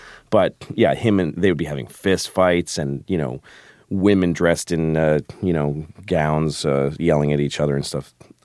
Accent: Boston, Massachusetts, United States; And I grew up in Boston

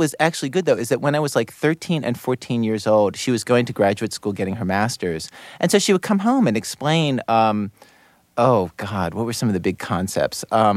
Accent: Baltimore, Maryland, United States; And I grew up in Baltimore and went to all the places in Baltimore where you could get a job in the media.

